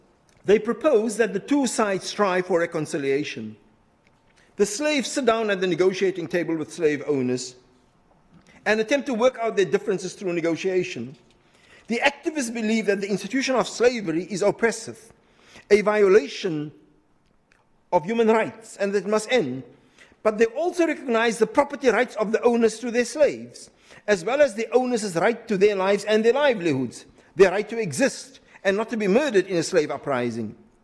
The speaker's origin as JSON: {"language": "English", "country": "South Africa", "said": "I came from South Africa, the ANC."}